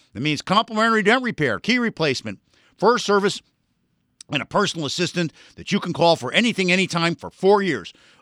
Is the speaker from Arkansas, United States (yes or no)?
no; North Miami Beach, Florida, United States; I guess it's because I'm a gringo from North Miami Beach.